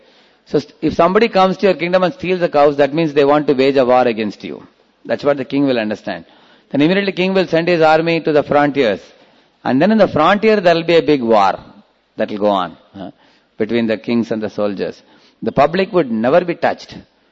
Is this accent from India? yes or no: yes; South India, India; English is a second language; because I hail from South India